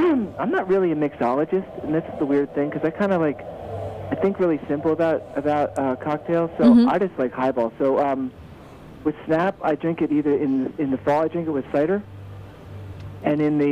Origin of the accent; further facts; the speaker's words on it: Souderton, Pennsylvania, United States; Souderton, which is near just north of Quakertown.